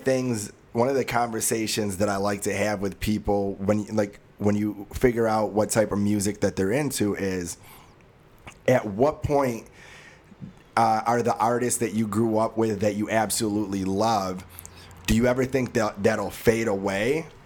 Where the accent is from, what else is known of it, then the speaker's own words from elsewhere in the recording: Medina, United States; Well, I'm from Medina, so like